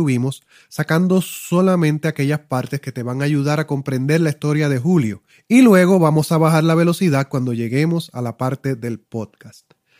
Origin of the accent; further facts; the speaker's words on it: Puerto Rico; Julio es de Puerto Rico y yo soy de Puerto Rico, y esa es solo la primera cosa en común que tuvimos porque resultó que somos hasta del mismo pueblo.